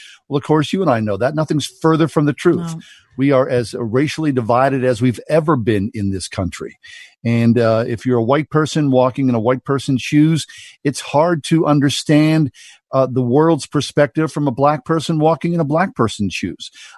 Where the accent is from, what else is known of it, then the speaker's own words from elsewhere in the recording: Swissvale, Pennsylvania, United States; how I was raised in Swissvale in the 1960s and 70s